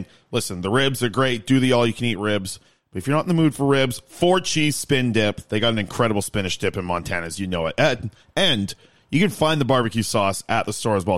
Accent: Nanaimo, British Columbia, Canada; You're in Nanaimo, my hometown.

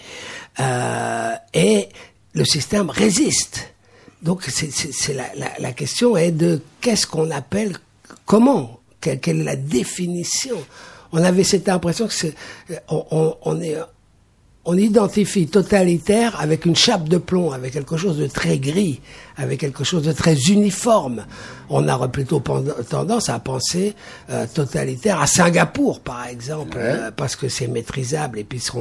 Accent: Belgium; je suis belge moi aussi.

